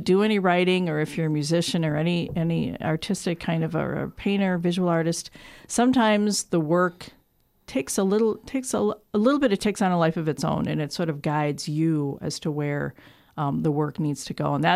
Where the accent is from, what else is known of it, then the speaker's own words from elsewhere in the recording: Milwaukee, Wisconsin, United States; now in Winona, United States; And I'm from a large town. I'm from Milwaukee